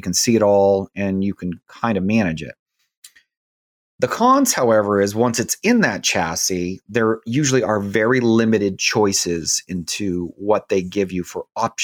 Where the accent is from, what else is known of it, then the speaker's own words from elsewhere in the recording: Oakland, Maine, United States; born there; I was born in Oakland, Maine. Yep. Right on Snow Pond.